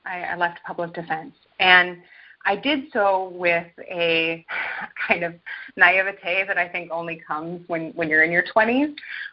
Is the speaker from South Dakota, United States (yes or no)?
yes; Sioux Falls, South Dakota, United States; And as I said, I grew up in South Dakota, where there wasn't much to do other than get into trouble